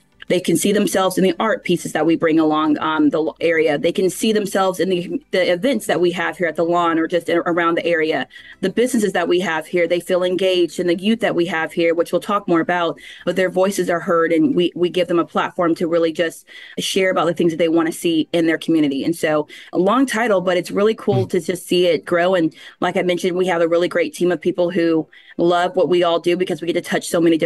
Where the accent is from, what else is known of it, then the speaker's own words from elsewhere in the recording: Lawrenceville, Georgia, United States; grew up in Lawrenceville / Snellville area. So it's really cool to be here. I call it my hometown because I think it shaped me the most.